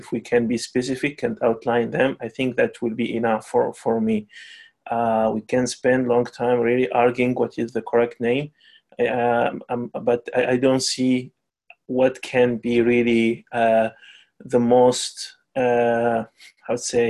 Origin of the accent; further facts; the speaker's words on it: Tunisia; I'm from Tunisia